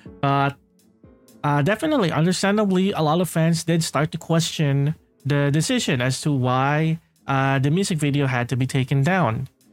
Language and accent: English; Philippines; So to me, as a Filipino, that is roughly about close to 620,000 Philippine pesos.